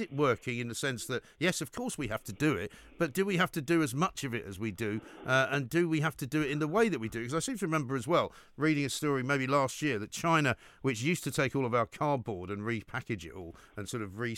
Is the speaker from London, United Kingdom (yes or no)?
yes; London, United Kingdom; I remember growing up in North London, we had a garden. There was a compost heap at the bottom of the garden. And it was a block of flats type situation.